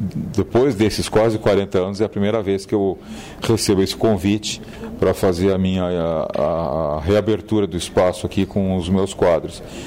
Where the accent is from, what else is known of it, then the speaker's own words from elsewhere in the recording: São Paulo, Brazil; now in Curitiba, Brazil; Eu sou paulistano, capital de São Paulo, mas eu já estou aqui há quase 40 anos. Tenho quase 40 anos de carreira e estou há 37 anos em Curitiba.